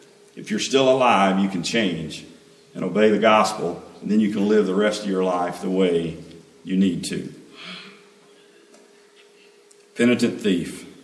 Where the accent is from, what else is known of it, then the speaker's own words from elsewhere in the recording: Tennessee, United States; accent: Tennessee; My Tennessee accent comes out when I say that word.